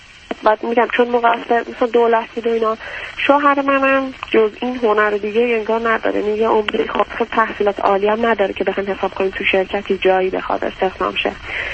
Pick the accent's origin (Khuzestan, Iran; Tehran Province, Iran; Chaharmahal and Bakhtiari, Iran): Tehran Province, Iran; Tehran; الان 4 ساله که اومدیم خونه خودمون و من از تهران اومدم به یه شهرستانی چون کار شوهرم اونجا.